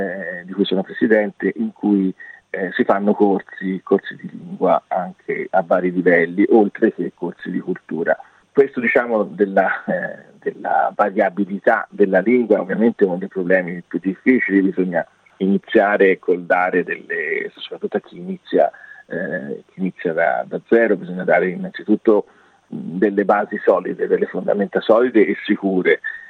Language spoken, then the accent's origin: Italian; Florence, Tuscany, Italy; Io sono fiorentino e qui c'è anche appunto una parte dedicata proprio alle parole toscane, fiorentine.